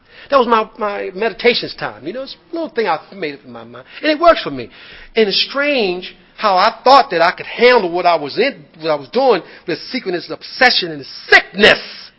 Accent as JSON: {"language": "English", "region": "Maryland", "country": "United States", "tie": "born there", "said": "Of course, I was born in Maryland, but our family is from the South."}